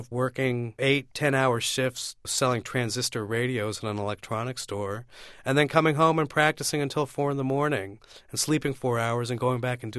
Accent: Boulder, Colorado, United States; Growing up in Boulder, I mean, it's a pretty white community, you know

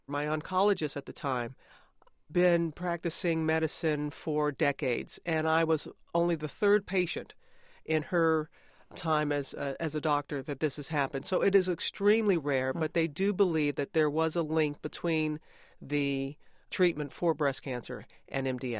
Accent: Pass Christian, Mississippi, United States; Less than a month later, Hurricane Katrina wiped out my hometown of Pascrochan, Mississippi.

